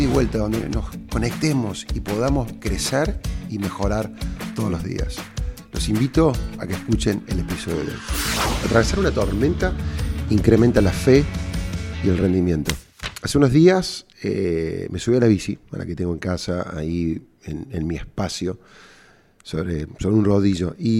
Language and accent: Spanish; Córdoba, Argentina; cordobés y emprendedor.